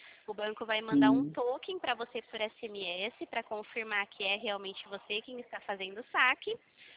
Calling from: São Paulo, Brazil

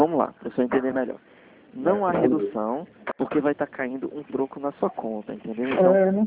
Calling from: Recife, Pernambuco, Brazil; Pronto, falo de Recife, Pernambuco.

